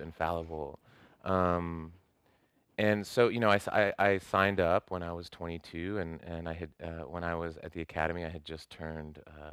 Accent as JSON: {"language": "English", "region": "Southwest", "country": "United States", "tie": "born or raised there", "said": "I didn't grow up right on the border. I grew up in the Southwest."}